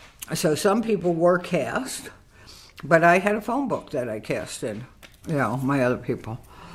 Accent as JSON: {"language": "English", "town": "Bronx", "region": "New York", "country": "United States", "tie": "born there", "said": "I was born in the Bronx, New York. New York City."}